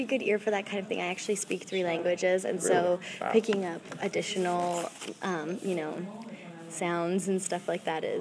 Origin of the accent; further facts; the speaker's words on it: Calgary, Alberta, Canada; moved away as an adult; now in New York City, United States; Well, I'm originally from Calgary, Canada, and I decided to go to college in Hawaii.